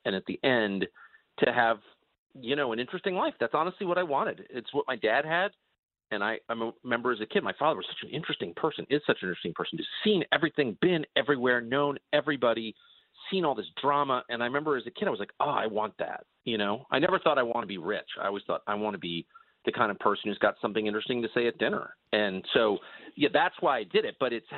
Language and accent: English; La Jolla, California, United States; also born or lived in Georgetown; I mean, I grew up in La Jolla, California, and Georgetown in a, you know, affluent family or whatever.